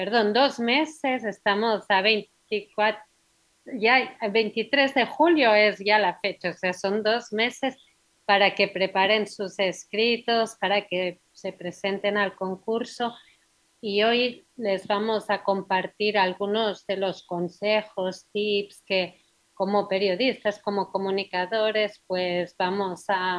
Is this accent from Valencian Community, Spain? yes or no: no; Barcelona, Catalonia, Spain; moved away as an adult; now in Ecuador; yo soy de Barcelona, vivo 18 años ya aquí en Ecuador